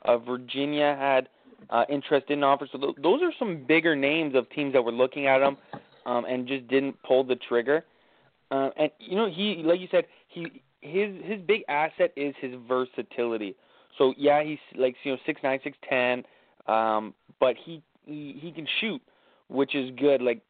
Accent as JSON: {"language": "English", "region": "Ontario", "country": "Canada", "said": "I am Canadian, so I'm repping here in Windsor, Ontario."}